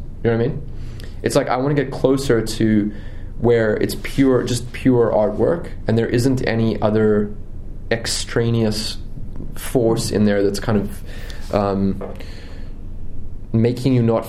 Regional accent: South Africa; growing up in South Africa, I was just interested in it

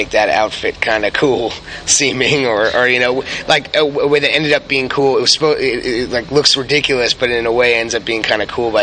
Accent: Los Angeles, California, United States; also born or lived in New York; I was born in Los Angeles. I grew up out here. I prefer New York. When I graduated high school, I went to go to school in New York, New School University.

